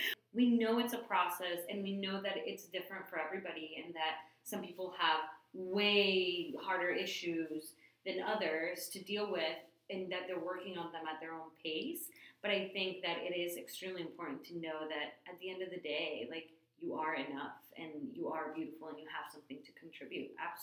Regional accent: Colombia; now in United States; somebody was like, oh, you're from Colombia, but you don't have an accent. I'm like, yeah, I know.

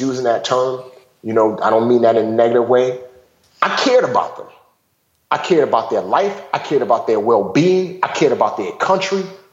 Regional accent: Bronx, New York, United States; because I grew up in the Bronx. And me growing up in the Bronx, especially in my first command, because all I knew was Bronx

